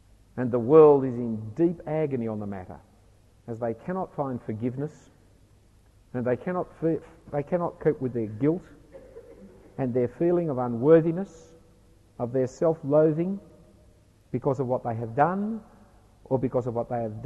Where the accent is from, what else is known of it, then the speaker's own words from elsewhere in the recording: Australia; you will scream as an Australian. Australians don't know how to be polite and pleasant about anything.